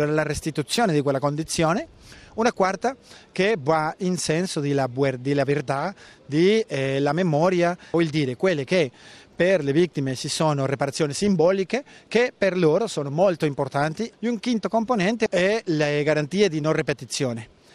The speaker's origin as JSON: {"language": "Italian", "country": "Colombia", "second_language": "Italian", "moved": "as an adult", "lives_now": "Italy", "said": "90 nella Colombia e i gruppi paramilitari mi hanno fatto delle minacce e anche ho dovuto lasciare il mio paese. Sono stato andato in esilio nella Italia."}